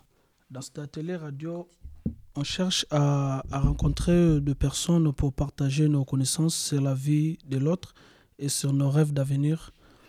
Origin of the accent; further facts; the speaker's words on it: DR Congo; Comme je vous ai dit au commencement, je suis originaire de la RDC.